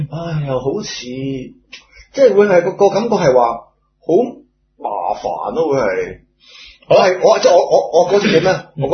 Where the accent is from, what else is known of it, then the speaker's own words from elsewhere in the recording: Hong Kong; 因為我香港人比較蛇龜啲呢